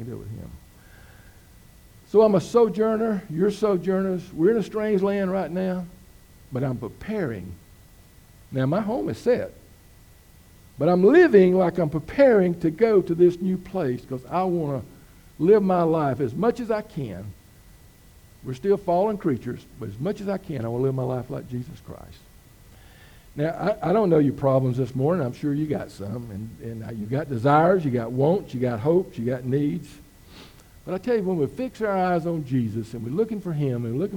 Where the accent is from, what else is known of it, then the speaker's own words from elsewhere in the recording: Georgia, United States; I was born and raised in South Georgia.